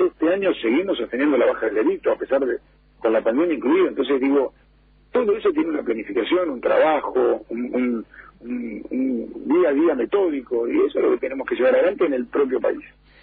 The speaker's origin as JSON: {"language": "Spanish", "country": "Argentina", "said": "nosotros como argentinos nos merecemos tener una plataforma de desarrollo adecuado."}